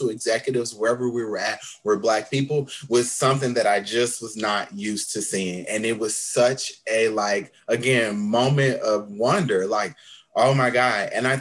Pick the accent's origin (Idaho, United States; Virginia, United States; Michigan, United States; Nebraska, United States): Michigan, United States; Flint; I'm from Flint is a predominantly Black city